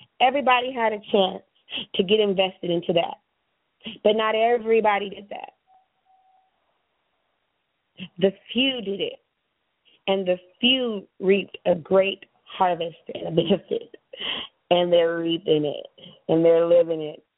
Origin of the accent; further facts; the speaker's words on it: California, United States; You know, I'm from California, United States, you know.